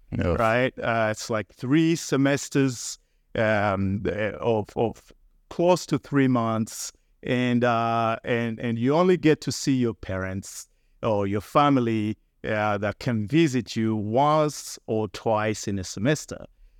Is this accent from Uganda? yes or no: yes; Uganda; moved away as an adult; I grew up in Uganda. I actually moved here when I was close to 22.